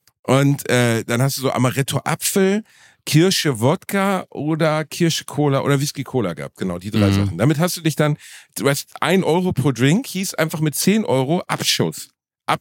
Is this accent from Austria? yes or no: no; Dortmund, North Rhine-Westphalia, Germany; das Soundgarden zum Beispiel war so ein Laden meiner Jugend in Dortmund